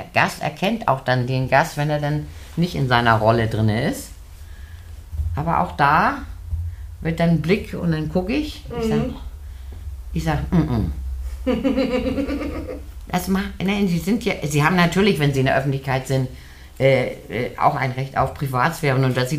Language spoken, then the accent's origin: German; Hamburg, Germany; Ich bin ein Hamburger Mädchen.